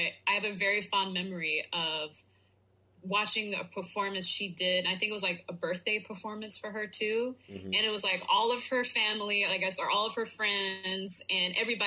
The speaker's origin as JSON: {"language": "English", "region": "North Carolina", "country": "United States", "tie": "born or raised there", "said": "I must have mentioned that I grew up in North Carolina."}